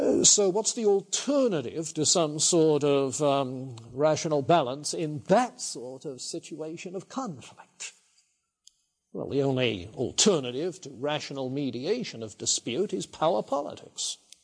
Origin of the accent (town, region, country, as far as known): Dover, South East England, United Kingdom; born or raised there